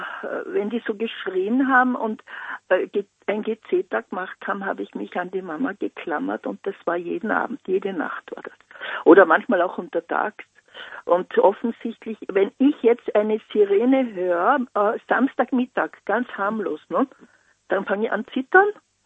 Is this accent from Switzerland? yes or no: no; Austria; Nicht so wie bei uns in Österreich, ja.